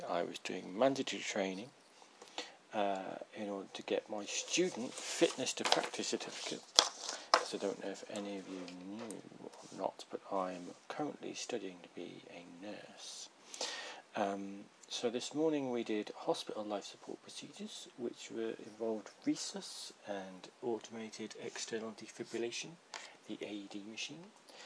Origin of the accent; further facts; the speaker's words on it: Birmingham, West Midlands, United Kingdom; accent: Birmingham; also born or lived in Reading / Liverpool; now in Oxford, United Kingdom; my accent is originally Birmingham, which has been driven from me through living in various places like Reading and Liverpool and currently Oxford.